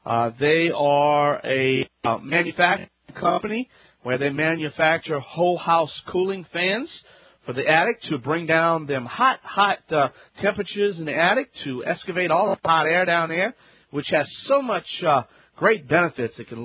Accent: Louisiana, United States; That's right … from the Bayou Land.

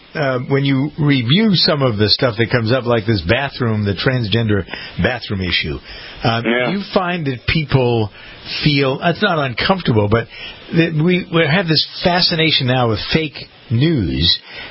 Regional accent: Canada; I'm not even American, I'm a Canadian.

